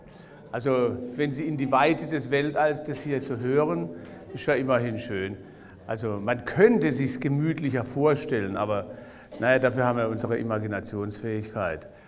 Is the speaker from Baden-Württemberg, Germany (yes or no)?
yes; Heidelberg, Baden-Württemberg, Germany; ich komme aus Heidelberg.